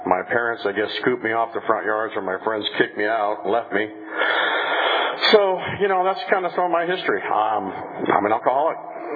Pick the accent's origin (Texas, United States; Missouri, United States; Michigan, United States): Michigan, United States; We came from Michigan, and back there, I guess it's pretty normal to take your kids into bars and get them hammered.